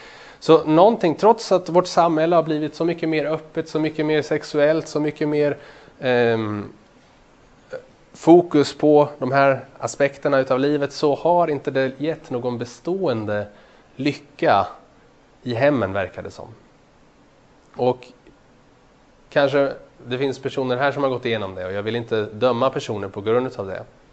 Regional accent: Sweden; Jag kommer från Sverige, som ni kanske hör. Och Sverige toppar skilsmässostatistiken i världen.

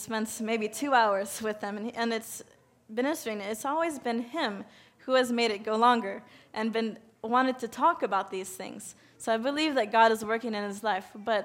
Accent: United States; And I was like, "Hi, you know, I'm from America too."

